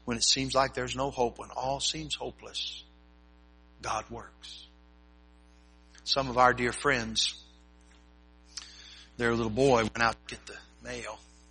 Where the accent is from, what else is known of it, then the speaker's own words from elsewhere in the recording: Michigan, United States; And I was raised in Michigan.